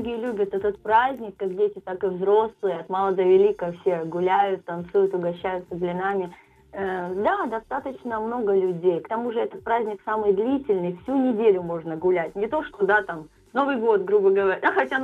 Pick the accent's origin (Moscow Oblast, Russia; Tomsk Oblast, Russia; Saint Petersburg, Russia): Tomsk Oblast, Russia; now in Rostov-on-Don, Russia; Я сама из Томской области родом, то есть я в Ростове 13 лет живу.